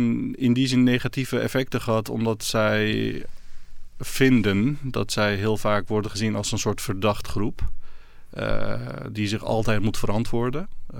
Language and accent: Dutch; Rotterdam, South Holland, Netherlands; Ik voel me gewoon een Nederlander. Hmm. Of in dit geval zeker een Rotterdammer. Maar ik voel me geen migrant meer.